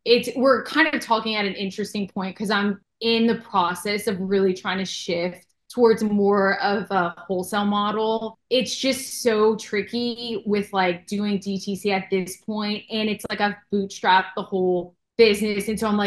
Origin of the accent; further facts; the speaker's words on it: Louisiana, United States; I grew up in Louisiana, so there's not much of an industry here.